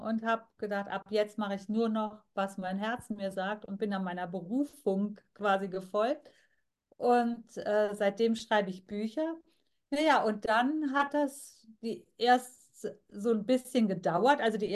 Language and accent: German; Germany; Mein Vater, der stammte aus Indien und meine Mutter ist Deutsche. Und ich bin hier in Deutschland geboren, aufgewachsen und war nur ab und zu mal in Indien zu Besuch.